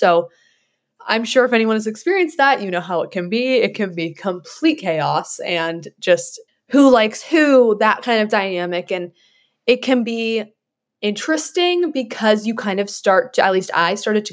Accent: California, United States; I am originally from California, but I decided to go to College of Charleston for 2 years.

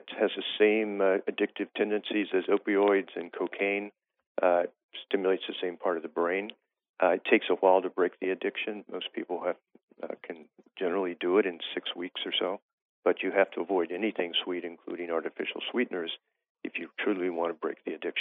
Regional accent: West Virginia, United States; I grew up in West Virginia, and I noticed that a lot of my friends and relatives were gaining dramatic amount of weight.

